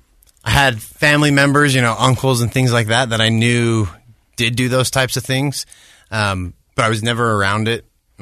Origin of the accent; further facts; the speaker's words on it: Orem, Utah, United States; also born or lived in Bellevue, Washington; so I was born in Bellevue, Washington, just out of Seattle. And I grew up in Orem, but my family is originally from Hawaii